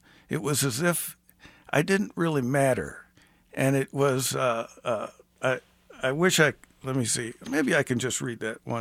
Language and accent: English; St. Louis, Missouri, United States; I grew up in St. Louis, and I always thought that the Catholic faith in St. Louis is deeply ingrained in the culture there, in a way that it isn't in a lot of other cities.